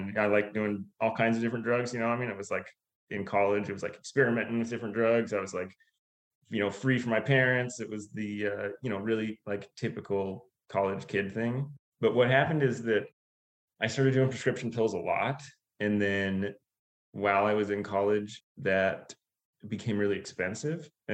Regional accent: Alaska, United States; So the deal is, I grew up in Alaska. That's where I was born and raised.

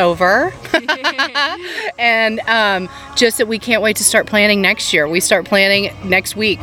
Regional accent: Texas, United States; No, I'm from Texas.

